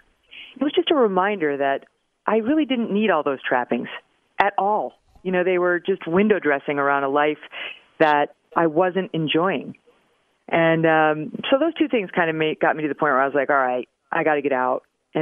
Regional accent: Albany, New York, United States; I'm from Albany, New York.

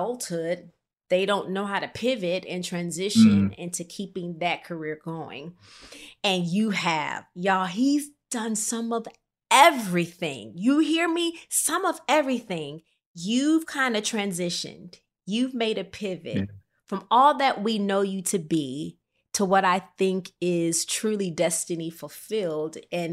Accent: Rockford, Illinois, United States; and I am from Rockford, Illinois.

